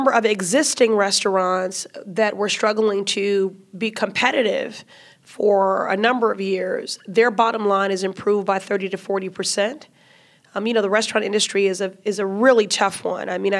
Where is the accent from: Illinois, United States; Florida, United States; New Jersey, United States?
Illinois, United States; Chicago; now in Boston, United States; I want for Boston what I grew up with in Chicago, which is a culinary scene that is reflective of the racial and cultural diversity of the city.